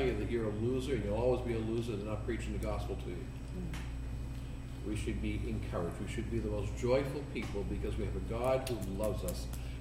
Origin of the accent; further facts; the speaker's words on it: New England, United States; Anyway, and I'm from New England and it doesn't help.